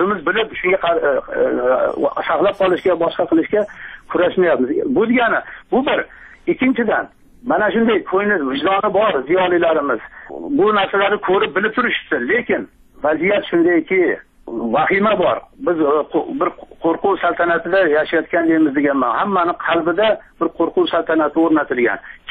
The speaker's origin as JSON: {"language": "Uzbek", "town": "Kokand", "region": "Fergana Region", "country": "Uzbekistan", "said": "U men o'zim mana Qo'qonlikman, Qo'qon atrofidagi qishloqlarda turaman. U yerda ko'p qarindoshlarimiz bor."}